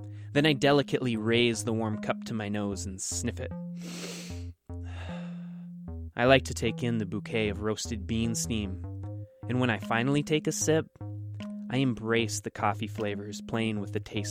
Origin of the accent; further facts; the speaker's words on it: Portland, Oregon, United States; I'm from Portland, Oregon